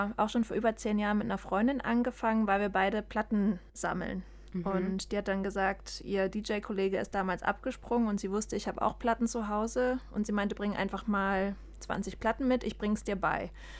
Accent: Freiburg, Baden-Württemberg, Germany; wir kommen beide aus Freiburg

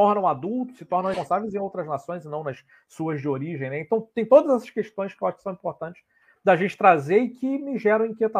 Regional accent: Brazil; todos os pesquisadores brasileiros como eu têm muito contato com os pesquisadores portugueses de Portugal, né?

